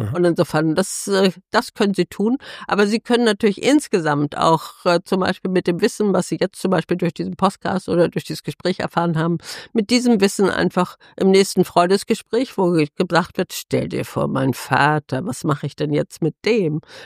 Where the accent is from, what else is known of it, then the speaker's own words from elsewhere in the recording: Munich, Bavaria, Germany; ich komme aus München